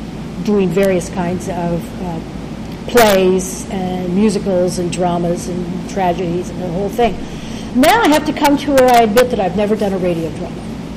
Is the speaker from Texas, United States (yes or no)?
no; Portland, Oregon, United States; from Portland, Oregon.